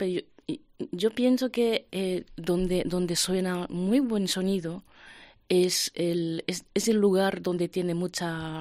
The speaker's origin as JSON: {"language": "Spanish", "country": "Japan", "also_born_or_lived": "Germany", "moved": "as an adult", "lives_now": "Santiago de Compostela, Spain", "said": "Soy japonesa."}